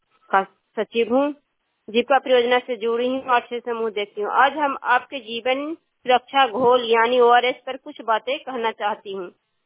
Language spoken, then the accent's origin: Hindi; Kachhiyama, Bihar, India; सकरोड़ा पंचायत कछियामा प्रखंड नवनौसा जिला पटना का निवासी हूँ।